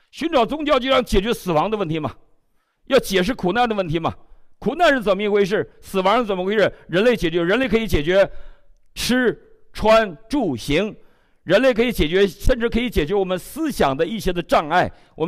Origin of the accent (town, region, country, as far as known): China